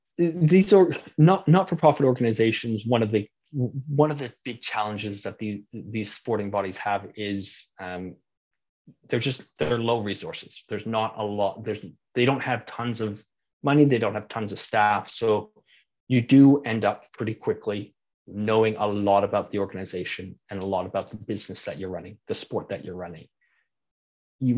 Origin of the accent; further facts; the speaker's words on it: Calgary, Alberta, Canada; I grew up in Calgary.